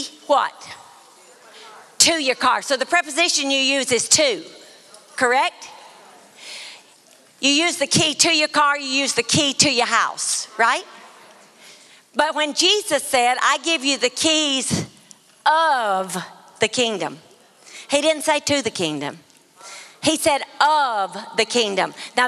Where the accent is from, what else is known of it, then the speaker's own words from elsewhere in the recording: Mississippi, United States; accent: Mississippi; I grew up in Choctaw County, Mississippi. Hallelujah. You can tell a little bit of it still hangs in there.